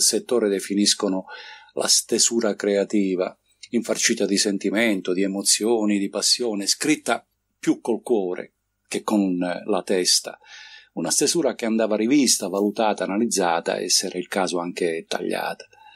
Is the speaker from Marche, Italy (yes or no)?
no; San Pietro in Guarano, Calabria, Italy; La mia terra, la Calabria, e in particolare il mio paese. Io vivo in provincia di Cosenza, in un paesino della Presila che si chiama San Pietro in Guarano.